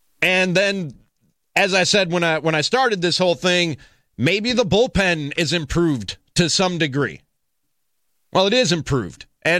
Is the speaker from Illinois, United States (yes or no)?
yes; Chicago, Illinois, United States; I'm a Chicagoan through and through. Bears fan, Cubs fan, Bulls fan, just like you guys.